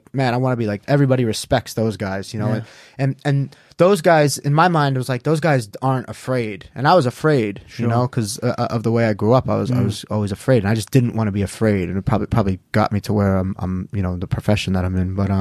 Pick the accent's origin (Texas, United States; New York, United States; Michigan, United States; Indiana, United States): New York, United States; Long Island; I grew up on Long Island, New York. you know, my adolescent teenage years were the 90s in New York.